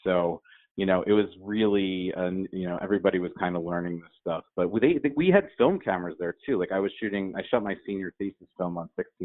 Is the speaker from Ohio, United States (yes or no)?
no; Pennsylvania, United States; I grew up outside Philadelphia.